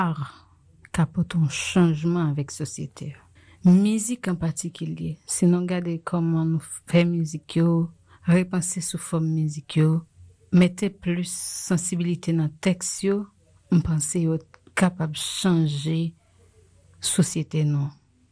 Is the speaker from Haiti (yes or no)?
yes; Haiti; En tant qu'haïtienne, justement.